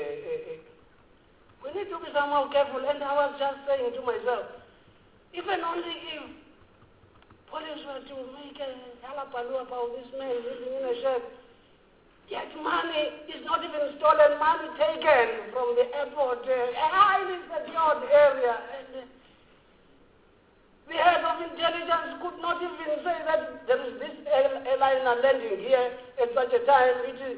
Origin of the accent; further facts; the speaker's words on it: London, United Kingdom; we are from London.